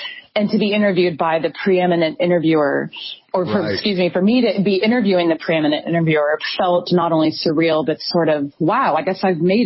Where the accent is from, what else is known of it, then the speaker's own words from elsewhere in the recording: Portland, Oregon, United States; because I'm from Portland